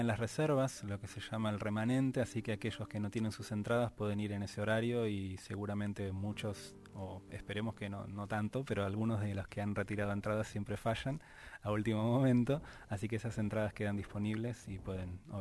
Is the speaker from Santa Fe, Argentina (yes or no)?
no; Maipú, Buenos Aires Province, Argentina; se grabó en mi pueblo, en Maipú, pisando la pampa húmeda, se grabó en el campo.